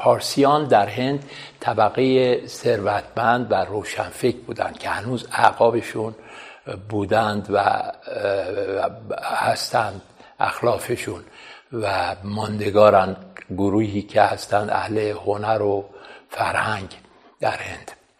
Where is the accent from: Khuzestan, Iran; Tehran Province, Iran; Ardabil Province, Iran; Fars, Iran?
Khuzestan, Iran; Abadan; قرار این که من در اون شهر متولد شدم و بعد در شهر آبادان